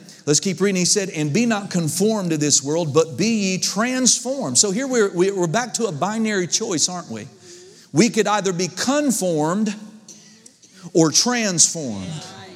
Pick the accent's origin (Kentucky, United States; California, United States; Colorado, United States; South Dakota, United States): Kentucky, United States; Paducah; And they said, wow, where are you from? I said, Paducah.